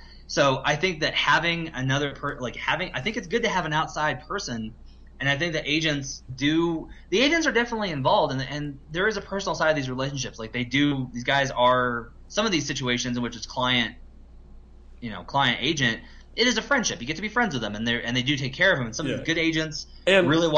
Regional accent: Arkansas, United States; I'm from Arkansas, so I would faint if that happened.

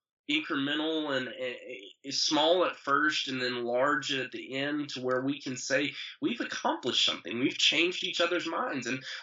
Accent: Statesville, North Carolina, United States; I wrote my book about growing up in Statesville.

